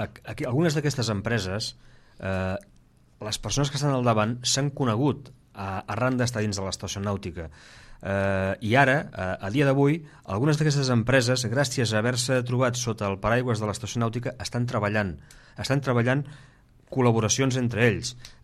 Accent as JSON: {"language": "Catalan", "town": "Cambrils", "region": "Catalonia", "country": "Spain", "said": "jo que sóc de fora de l'Ametlla, que sóc de Cambrils i que sempre he tingut molts vincles afectius amb la Cala i que l'he visitat en bastantes ocasions"}